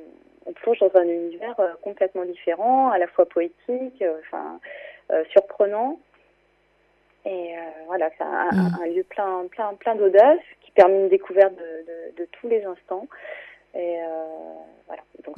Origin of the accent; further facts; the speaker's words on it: Tours, Centre-Val de Loire, France; Bon, moi, je suis de Touraine, je suis originaire de Tours.